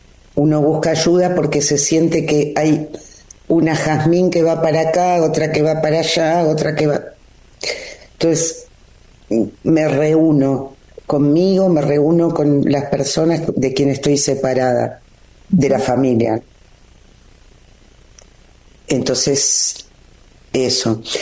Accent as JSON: {"language": "Spanish", "country": "Argentina", "said": "Yo estaba ahí paradita como argentina"}